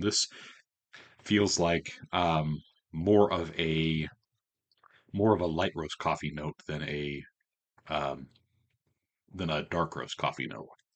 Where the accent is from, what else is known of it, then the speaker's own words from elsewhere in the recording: Kansas City, Missouri, United States; Now, granted, like, we're from Kansas City.